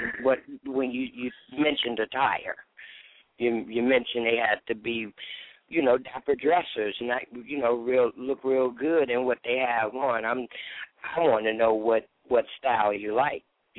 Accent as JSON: {"language": "English", "region": "Illinois", "country": "United States", "tie": "born or raised there", "said": "217, hell, that's part of my home state. So I better know what the hell 217 is."}